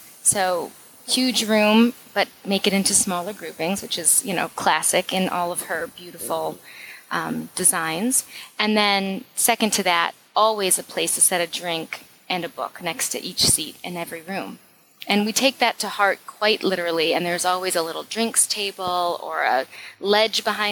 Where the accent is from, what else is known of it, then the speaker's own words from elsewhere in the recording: Michigan, United States; No, I'm from Michigan.